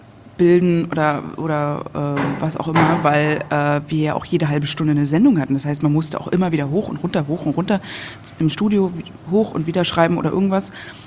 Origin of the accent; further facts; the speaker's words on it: Berlin, Germany; Und ich komme ja aus Berlin.